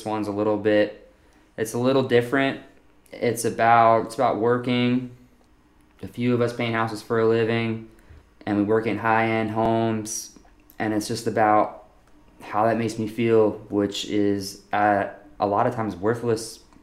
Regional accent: Wilmington, North Carolina, United States; We're from Wilmington, North Carolina.

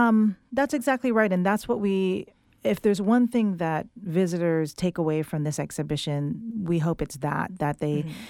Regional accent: Hawaii, United States; moved away as an adult; so I'm from Hawaii originally, and I moved to the Bay in the 90s to go to school.

